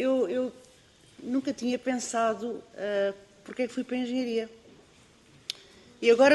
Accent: Setúbal, Portugal; Eu sou de Setúbal

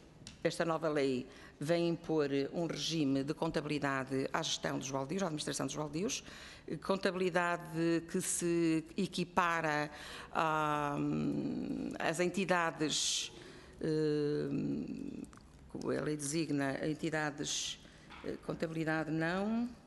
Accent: Vila Real, Norte, Portugal; principalmente em Vila Real, de onde sou

